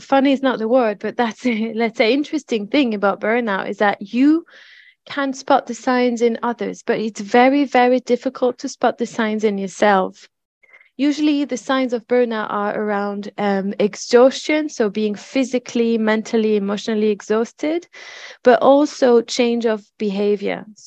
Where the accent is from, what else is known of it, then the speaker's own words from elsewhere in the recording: France; accent: French; English is a second language; now in Leeds, United Kingdom; You're going to spot my French accent in the next few minutes. I'm going to just put it out there. I'm French. I live in Leeds. I've been living in Leeds for quite a few years now.